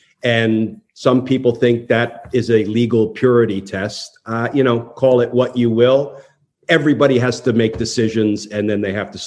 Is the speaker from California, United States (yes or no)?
no; New Jersey, United States; also born or lived in Brooklyn; So I was born in Brooklyn, but I'm a gutter kid from Jersey. I grew up in Jersey.